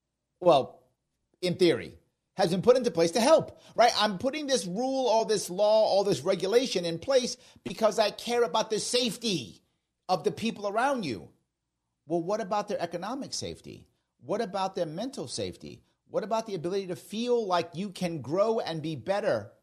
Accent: New York City, New York, United States; I think about my time as a kid growing up in the Bronx.

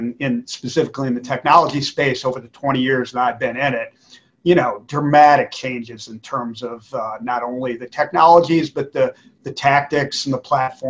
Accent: Midwest, United States; I'm from the Midwest originally.

